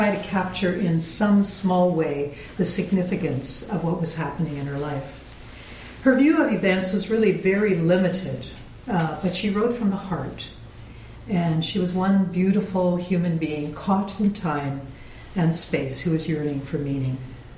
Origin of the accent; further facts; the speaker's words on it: Ontario, Canada; We grew up in the Niagara region, and my family lived here in the Fraser Valley